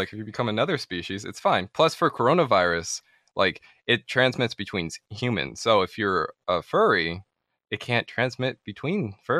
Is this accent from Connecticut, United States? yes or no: no; Florida, United States; now in Michigan, United States; So I am from I'm from North America. I originally came from Florida, and then I moved to Michigan. I'm currently 26, and my ethnicity is mixed.